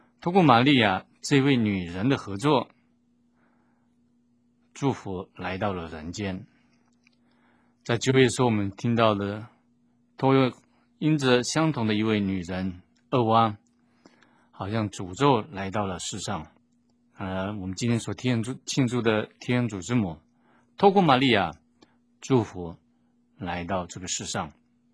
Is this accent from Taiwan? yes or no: yes; Taiwan; 我们台湾这边人常讲是养小老婆